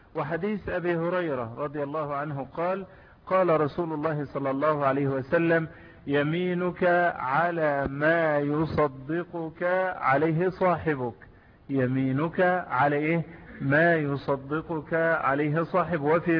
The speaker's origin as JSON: {"language": "Arabic", "country": "Egypt", "said": "قد يكون هذا خاصا عندنا في مصر"}